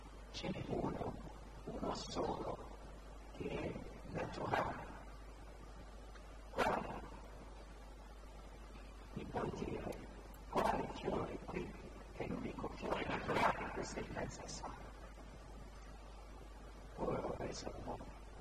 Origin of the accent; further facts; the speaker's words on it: Northern District, Israel; Italian is a second language; il mio accento mi tradisce